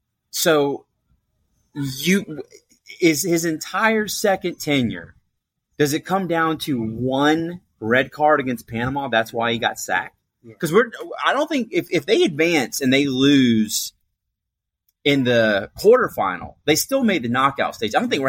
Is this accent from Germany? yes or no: yes; Germany; now in South Carolina, United States; I grew up in Germany. So Germany's my national team in terms of, like, a priority. But I live in America. I live in South Carolina.